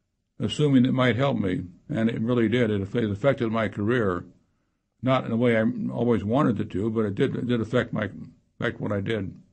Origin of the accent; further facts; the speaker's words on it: Scarsdale, New York, United States; also born or lived in California; Yeah, I was born in California. I grew up in a town called Scarsdale, New York. I finished high school there in 1941.